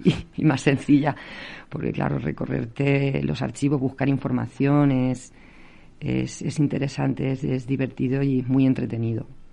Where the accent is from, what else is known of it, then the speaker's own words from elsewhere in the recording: La Roda, Castilla-La Mancha, Spain; como española y sobre todo como rodense, haciendo un estudio de historia local